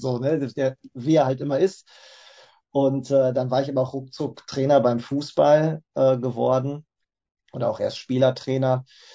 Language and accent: German; Schwerte, North Rhine-Westphalia, Germany; Ja, also ich komme aus Schwerte.